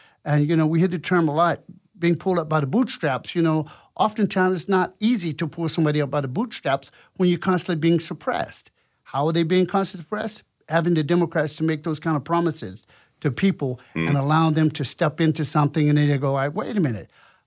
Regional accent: Arkansas, United States; I'm 67, born and raised in Arkansas.

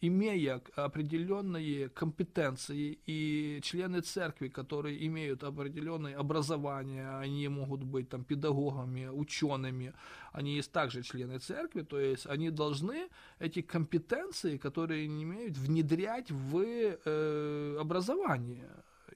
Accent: Ukraine; я как из Украины это ставлю, там я более ориентируюсь в своей стране

